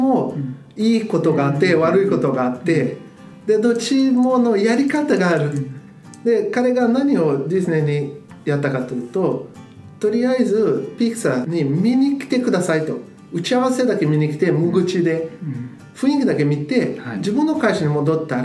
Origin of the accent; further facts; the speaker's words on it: Brazil; Japanese is a second language; 僕もブラジル人としてね